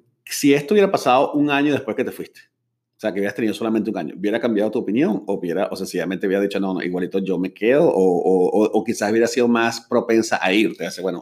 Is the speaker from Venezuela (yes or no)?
yes; Venezuela; moved away; los que estamos afuera, quizás no somos el mismo venezolano que el que está en Venezuela.